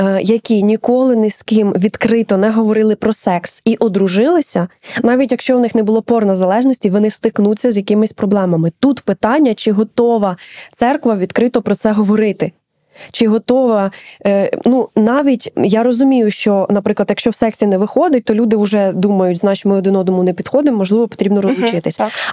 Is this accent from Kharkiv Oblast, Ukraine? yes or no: no; Cherkasy, Cherkasy Oblast, Ukraine; accent: surzhyk; я з Черкас, у нас просто суржик.